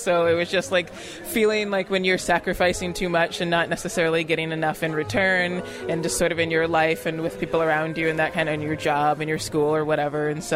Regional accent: United States; now in Canada; because as an American, like, you're kind of raised to believe that, like, Canada is this really, really diverse and really open place.

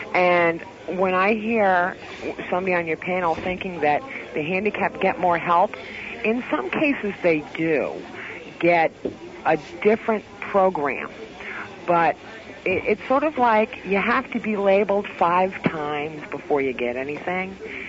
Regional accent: Augusta, Maine, United States; Actually, I'm from Augusta, but we're staying in East Winthrop.

